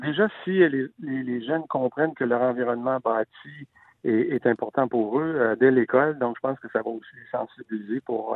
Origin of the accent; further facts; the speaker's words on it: Lévis, Quebec, Canada; moi, je suis natif de Lévis. Je restais sur les Fraser à Lévis.